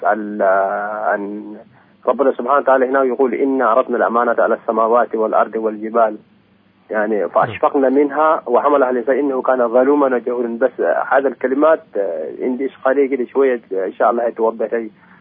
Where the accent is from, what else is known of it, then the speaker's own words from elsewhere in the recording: Sudan; now in Afula, Israel; انا من عفولة، من اخوانكم السودانيين الموجودين هون المهاجرين